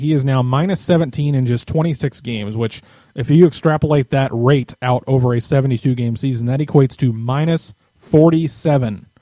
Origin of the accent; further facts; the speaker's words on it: Indianapolis, Indiana, United States; When I was a kid, I've mentioned before, I grew up in Indy